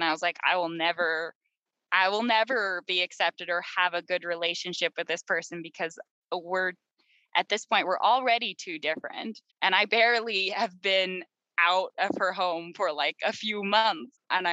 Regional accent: Utah, United States; Most people don't know in the state I grew up in Utah, all you have to do to homeschool your kid

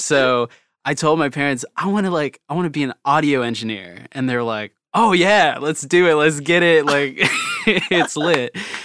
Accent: Hollywood, California, United States; Yeah, I'm from Hollywood, California.

